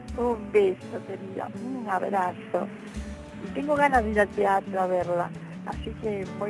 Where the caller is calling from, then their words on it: Buenos Aires, Argentina; de Agronomía.